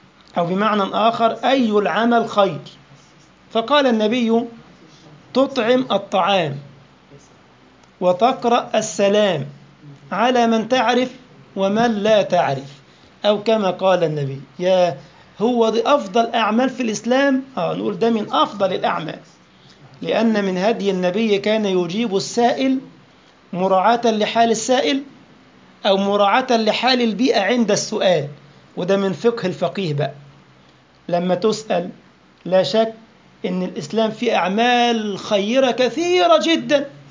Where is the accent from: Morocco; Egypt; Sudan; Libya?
Egypt; now in Europe; يبقى أنا الآن مثلا في أوروبا، أوروبا بتختلف عن بلدي مصر،